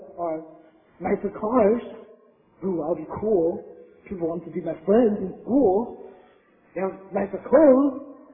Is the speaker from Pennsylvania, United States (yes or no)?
no; San Jose, California, United States; I live in Silicon Valley. I actually don't come from San Diego. I came from San Jose, California.